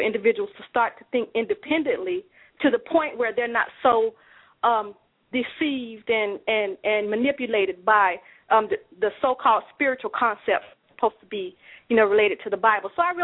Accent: Columbia, South Carolina, United States; Yes, I am. I am from Columbia.

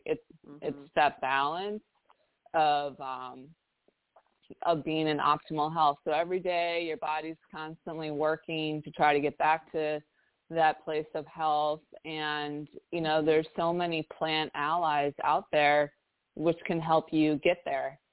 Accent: East Coast, United States; also born or lived in Philadelphia / Detroit; now in California, United States; I'm from the East Coast and lived in Philadelphia a long time, Detroit, and then California wooed me over, and I haven't been able to leave.

